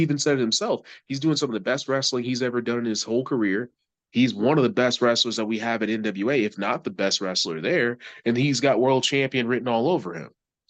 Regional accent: Clarksville, Tennessee, United States; that was in Oak Grove, Kentucky, a little bit outside of my hometown of Clarksville, Tennessee

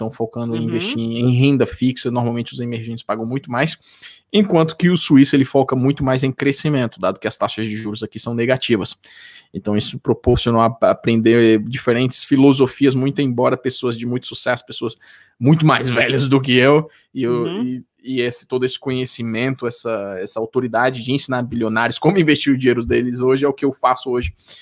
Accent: Fortaleza, Ceará, Brazil; also born or lived in United States; now in Switzerland; Então, eu sou natural de Fortaleza, no Ceará, saí de lá faz uns 15 anos, mais ou menos

